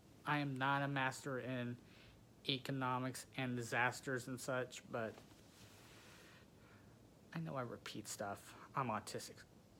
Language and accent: English; Mississippi, United States; I'm just someone from Mississippi talking about these issues.